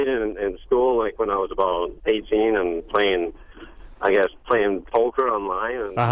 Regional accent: England, United Kingdom; moved away as an adult; And after a year's time, I moved over. I came over to visit from England

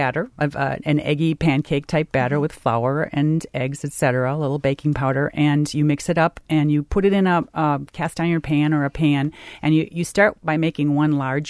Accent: Green Bay, Wisconsin, United States; I'm from the Green Bay area originally, and part of my culture is Belgian.

